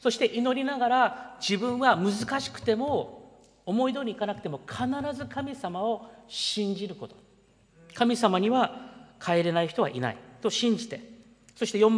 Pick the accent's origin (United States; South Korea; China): United States; 私はアメリカ育ちのハリウッド映画の見過ぎかもしれない。